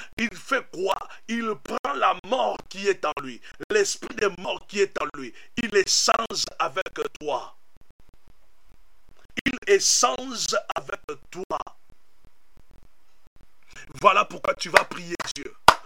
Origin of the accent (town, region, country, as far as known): DR Congo